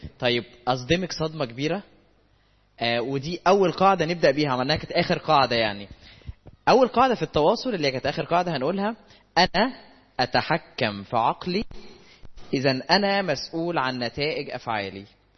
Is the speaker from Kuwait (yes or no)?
no; Egypt; احنا كمصريين تحديدا يعني مش هنعمم، بس عندنا خطأ